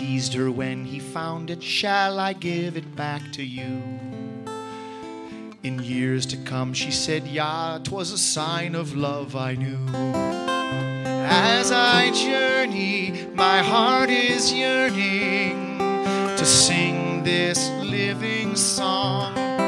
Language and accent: English; Anchorage, Alaska, United States; being someone who came from the city. I grew up in Anchorage, Alaska, and here I was finding myself back on the farm